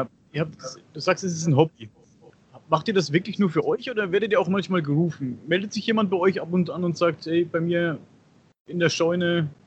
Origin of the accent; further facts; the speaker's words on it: Coburg, Bavaria, Germany; wo ich herkomme, aus Coburg, die feste Coburg.